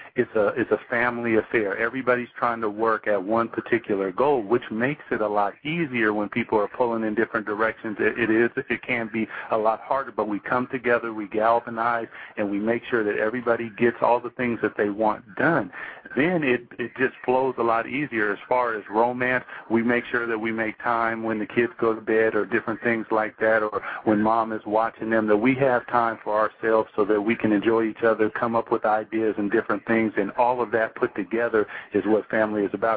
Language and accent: English; Seattle, Washington, United States; Well, you know, we're from Seattle, Washington, so the great Northwest, and there we have fantastic seafood, and it happens to be the love of our family.